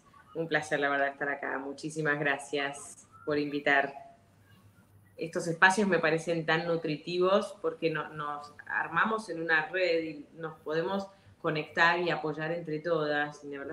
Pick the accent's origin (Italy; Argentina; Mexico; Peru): Argentina; born there; moved away; yo nací en Argentina, pero he vivido en muchos países por el trabajo de mi familia. Prácticamente somos una familia muy numerosa y por el trabajo de mi padre hemos vivido en muchísimos países.